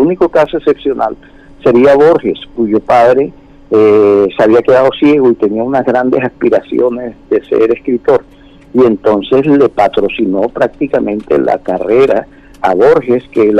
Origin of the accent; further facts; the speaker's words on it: Colombia; incluso como colombiano